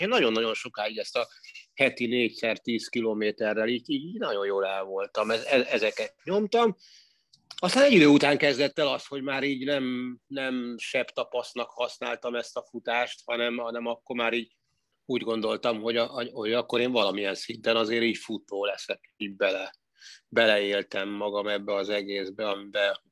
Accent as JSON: {"language": "Hungarian", "region": "Budapest", "country": "Hungary", "tie": "born or raised there", "said": "Zuglóban, Budapesten születtem, ott gyermekeskedtem 8 évig, utána lakótelepi gyerekként nőttem fel, gyakorlatilag lakótelepi gyereknek vallom magam."}